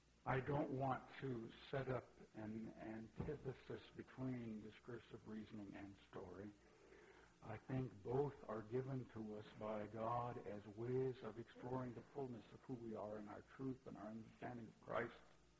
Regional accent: the South, United States; and yet a church that I grew up in the South, where I learned a great deal about the importance of Scripture

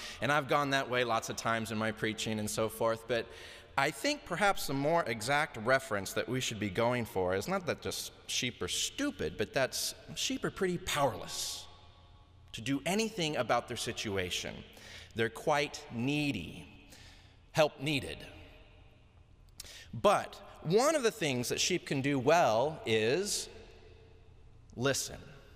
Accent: Idaho, United States; And I grew up in southern Idaho

